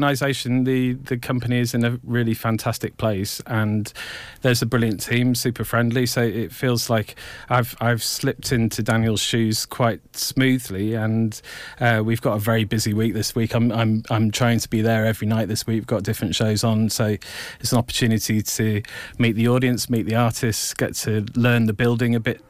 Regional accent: East of England, United Kingdom; born there; So I'm very familiar with the East, actually. I was born in the Essex bit.

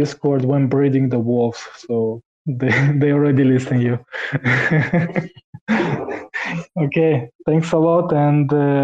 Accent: Lombardy, Italy; English is a second language; It's from the northern part, next to Lake of Como.

